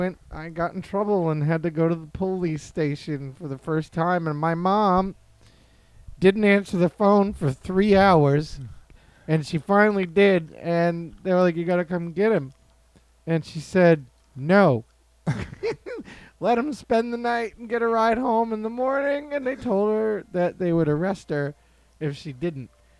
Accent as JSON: {"language": "English", "town": "Bristol", "region": "New Hampshire", "country": "United States", "tie": "born or raised there", "said": "I grew up in Bristol, New Hampshire."}